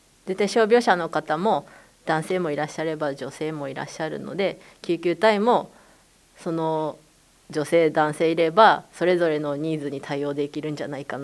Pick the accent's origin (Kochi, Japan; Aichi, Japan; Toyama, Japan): Toyama, Japan; accent: Toyama dialect; 富山生まれ富山育ちなんですけども